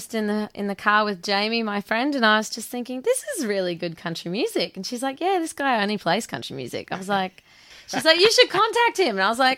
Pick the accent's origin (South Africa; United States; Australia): Australia; Tully, Queensland; I was born in Innisfail, and I was raised in Tully, good old Tully Town. My mum's Sicilian and my dad was English of some sort.